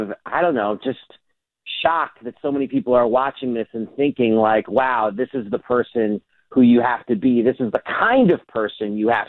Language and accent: English; New York City, New York, United States; The second thing I have to say straight up is that I am from New York City